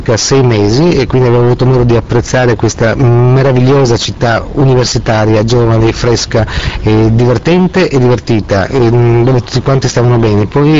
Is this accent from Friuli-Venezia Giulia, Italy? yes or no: yes; Trieste, Friuli-Venezia Giulia, Italy; born there; io sono nato a Trieste da famiglia pugliese, e la mia famiglia è tutta gente di mare